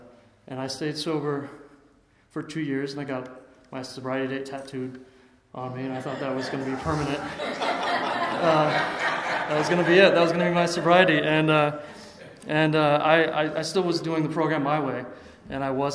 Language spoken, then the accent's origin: English; the South, United States; I come from a religious background. I'm from the South. My family was raised a Methodist